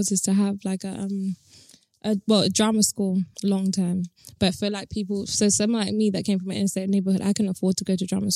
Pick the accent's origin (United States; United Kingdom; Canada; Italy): United Kingdom; Tottenham, London; You know, I grew up in an inner city neighborhood. So I grew up in Tottenham.